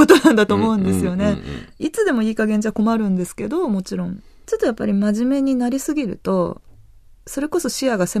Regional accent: Saitama, Japan; あ、そうです。まあ、玉っ子です。

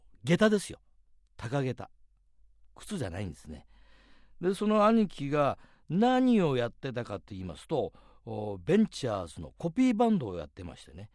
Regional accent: Kurume, Fukuoka, Japan; 私は九州は福岡県久留米市で生まれ育ったわけですけども、男ばかりの5人兄弟の末っ子なんですね。

